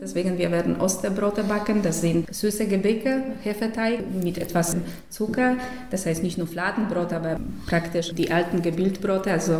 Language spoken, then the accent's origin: German; Lower Saxony, Germany; Südniedersachsen, meine Heimat, und wir waren neugierig, was die Aufnahmen uns erreichen werden.